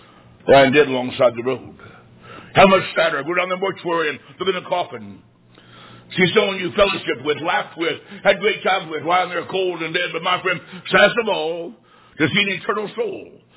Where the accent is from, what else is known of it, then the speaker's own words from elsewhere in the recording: Macomb, Illinois, United States; I was a boy growing up in Macomb, Illinois. In that part of town I lived in, there were no other young people my age.